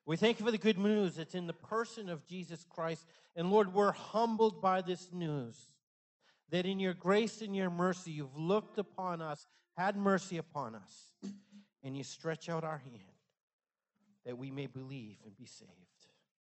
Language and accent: English; Maine, United States; I grew up in Maine. We went to school. We didn't care about the snow.